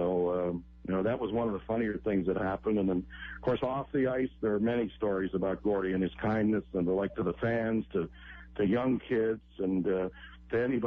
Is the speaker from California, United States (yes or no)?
no; Detroit, Michigan, United States; my memories of that 16 NHL back when I grew up in Detroit are priceless.